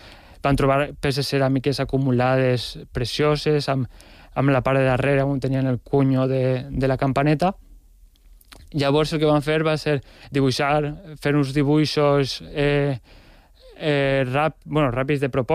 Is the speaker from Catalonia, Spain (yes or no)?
no; Onda, Valencian Community, Spain; hi havia en el meu poble en Onda, una fàbrica de ceràmica de 1827